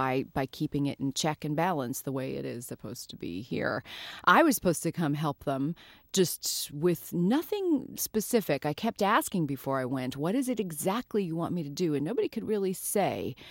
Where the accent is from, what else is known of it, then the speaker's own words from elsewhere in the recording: New York City, New York, United States; I'm from New York City. I'm used to living in big cities.